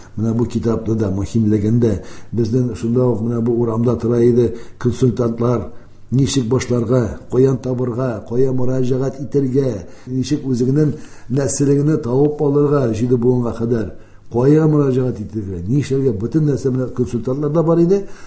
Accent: Kazan, Tatarstan, Russia; born there; Аннан соң монда күчтеләр Казанга, мин инде Казанда тудым.

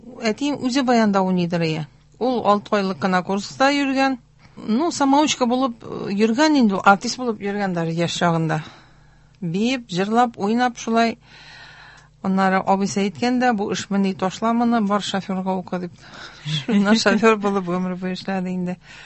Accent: Ufa, Bashkortostan, Russia; Әйе, мин Уфада туып үстем, мәктәптә укыдым

